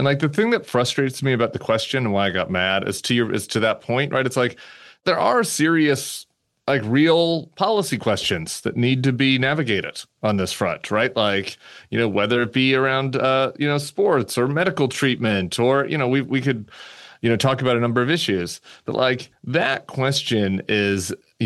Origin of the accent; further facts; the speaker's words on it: Colorado, United States; when I was growing up in Colorado.